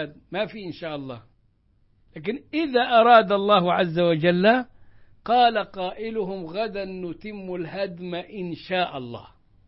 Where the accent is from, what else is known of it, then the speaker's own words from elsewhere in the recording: Egypt; عندنا في سيناء في مصر